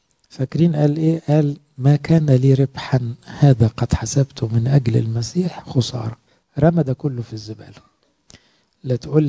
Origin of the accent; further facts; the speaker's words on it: Egypt; وموجودة في سفارة سويسرا عندنا في مصر تمثالها